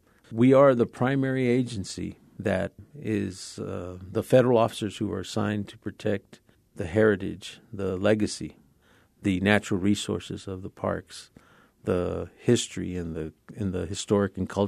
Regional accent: Texas, United States; I'm a kid from South Texas, from the Rio Grande Valley of Texas. I loved nature when I was a kid.

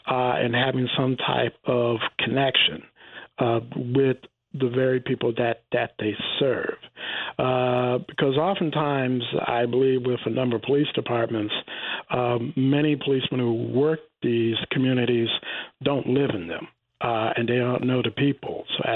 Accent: Richmond, Virginia, United States; And in my hometown of Richmond, Virginia, of course, for anyone who's been there, you know there is a avenue, Monument Avenue

